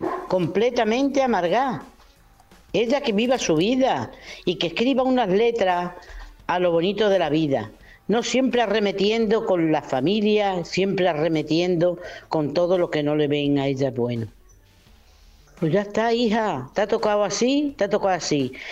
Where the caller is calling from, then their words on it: Montijo, Extremadura, Spain; de Montijo, Badajoz.